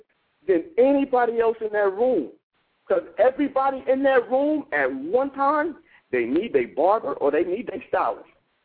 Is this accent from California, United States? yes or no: no; Columbus, Ohio, United States; I'm from Columbus, Ohio.